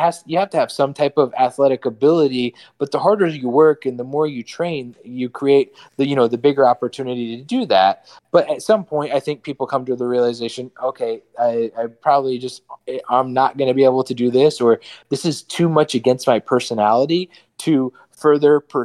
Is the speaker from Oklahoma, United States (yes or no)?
no; Sturgis, Michigan, United States; So growing up in Sturgis, Michigan, if any of your viewers don't know, it's a very small town where Jake and I grew up with.